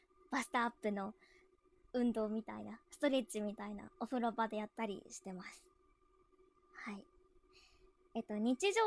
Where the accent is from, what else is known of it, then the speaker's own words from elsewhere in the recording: Saitama, Japan; 出身地は埼玉で、新人声優です。